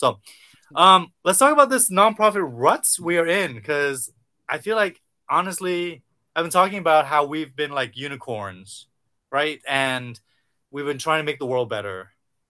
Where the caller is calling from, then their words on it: Seattle, Washington, United States; I am calling in from Seattle, which is on Duwamish and Coast Salish land.